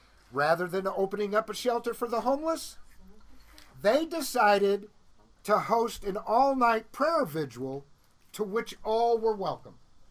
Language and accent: English; Evanston, Illinois, United States; Evanston, Illinois, which is my hometown. Well, not Evanston, but Chicago, Chicago area.